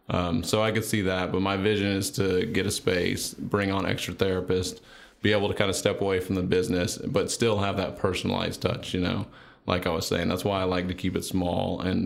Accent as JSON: {"language": "English", "town": "Germantown", "region": "Tennessee", "country": "United States", "said": "Sure. So I'm from Germantown, Tennessee, small city, gas"}